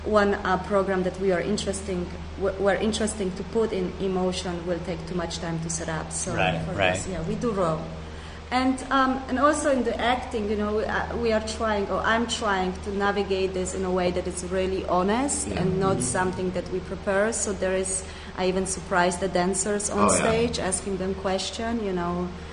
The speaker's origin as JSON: {"language": "English", "country": "Germany", "second_language": "English", "said": "Because I'm from Germany, I'm Polish-German"}